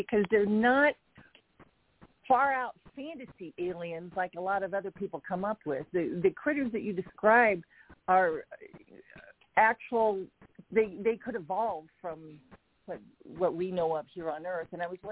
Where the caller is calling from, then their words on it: Denver, Colorado, United States; I'm calling from Denver also.